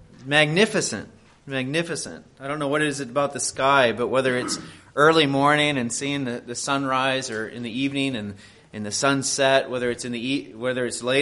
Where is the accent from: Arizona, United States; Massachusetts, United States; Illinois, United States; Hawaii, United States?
Arizona, United States; I grew up in Arizona and was able a number of times to go to the Grand Canyon.